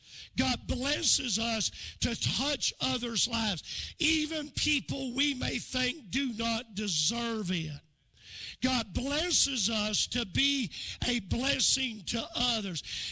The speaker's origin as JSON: {"language": "English", "town": "Hilliard", "region": "Florida", "country": "United States", "tie": "born or raised there", "lives_now": "South Georgia, United States", "said": "as a boy growing up in Hilliard, Florida."}